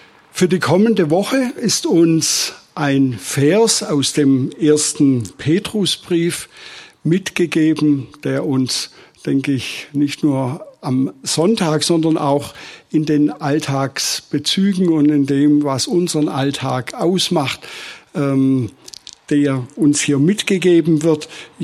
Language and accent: German; Pfalzgrafenweiler, Baden-Württemberg, Germany; Wir kommen aus Pfalz-Grafenweiler, haben zwei erwachsene Töchter.